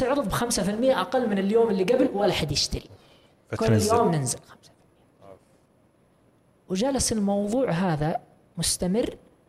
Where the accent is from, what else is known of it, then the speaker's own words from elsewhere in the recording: Saudi Arabia; يعني ما هو بس عندنا في السعودية